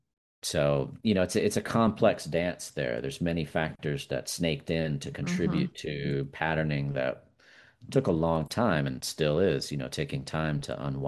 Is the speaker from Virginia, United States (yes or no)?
yes; Richmond, Virginia, United States; now in Asheville, United States; I grew up in Richmond, Virginia.